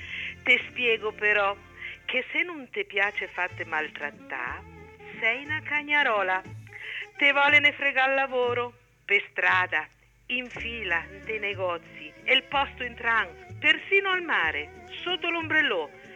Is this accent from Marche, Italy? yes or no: yes; Ancona, Marche, Italy; che so d'Ancona